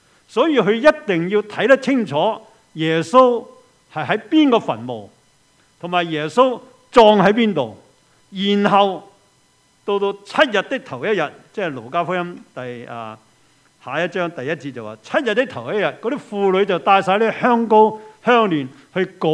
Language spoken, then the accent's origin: Cantonese; China; 即係我哋中國人所謂執骨